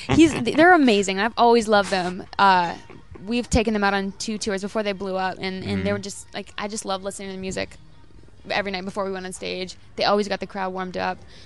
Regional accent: North Bay, Ontario, Canada; also born or lived in Timmins / Toronto / Vancouver / Philippines; Yeah, but I lived in Toronto for 8 years. So Toronto feels like home. Vancouver feels like home. I was born in Timmins. I grew up in North Bay. Spent some time living in the Philippines, in Jamaica, Southern Ontario.

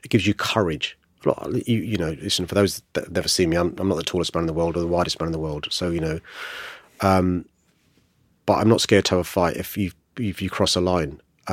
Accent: Tooting, London, United Kingdom; I was born in St. George's Hospital in Tooting, raised in a council estate up the road in Knowlesfield, ended up buying a property a stone's throw from St. George's, and I live a longer stone's throw from St. George's.

